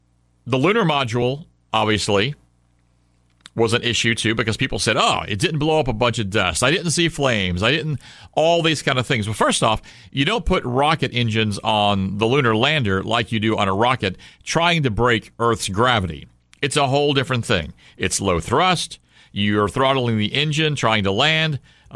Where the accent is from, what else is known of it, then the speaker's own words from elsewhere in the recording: St. Louis, Missouri, United States; also born or lived in Houston; I was born in Houston, though I was raised in St. Louis.